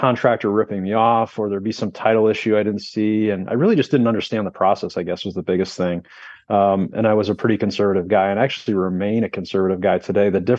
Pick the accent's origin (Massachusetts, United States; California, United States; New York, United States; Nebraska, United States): Massachusetts, United States; Boston; now in Indianapolis, United States